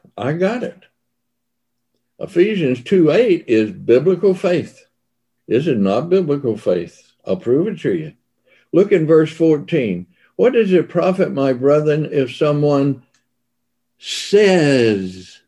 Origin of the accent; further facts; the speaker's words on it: Mississippi, United States; As a kid growing up in Mississippi, I don't think virtue was even in our vocabulary.